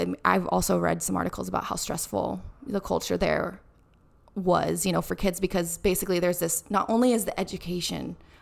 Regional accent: United States; You know, obviously we're from America

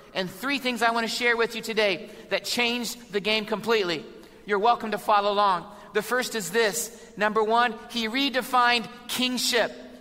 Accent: Indiana, United States; We know there's a movie called Hoosiers that I'm from Indiana

